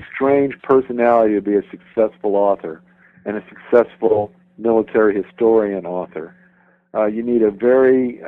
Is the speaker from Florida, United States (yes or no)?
yes; Orlando, Florida, United States; The Orlando Sentinel, which is my hometown newspaper, refuses to write anything about me or my work.